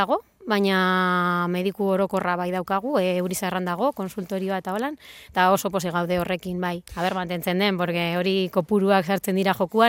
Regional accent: Vitoria-Gasteiz, Basque Country, Spain; Eta ni jaio nintzen Gasteizen, eta bizi izan naiz beti da ni Gasteizen

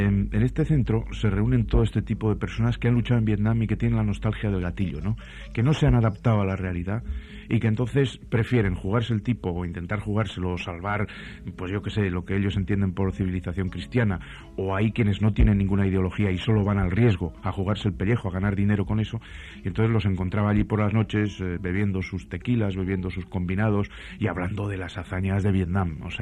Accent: Guernica, Basque Country, Spain; Luego en mi pueblo, en Guernica, publiqué la primera entrevista.

